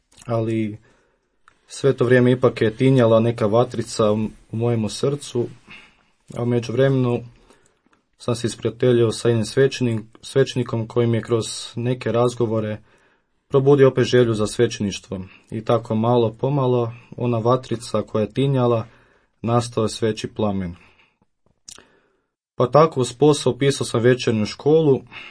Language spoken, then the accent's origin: Croatian; Bistra, Zagreb County, Croatia; Osnovnu školu pohađao sam u Bistri, a srednju prometnu u Zagrebu.